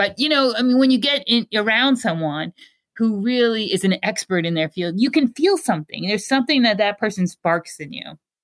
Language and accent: English; Long Island, New York, United States; I grew up on Long Island, but I learned how to drive in New York.